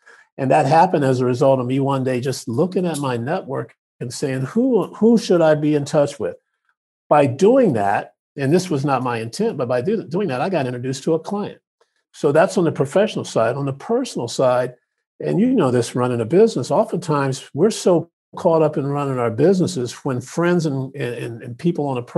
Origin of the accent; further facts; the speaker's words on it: Urbana, Ohio, United States; We're from Urbana, Ohio. That's where I was born.